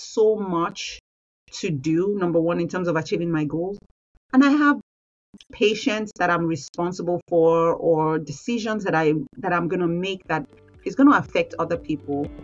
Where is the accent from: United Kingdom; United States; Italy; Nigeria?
Nigeria; So I was born and raised in Nigeria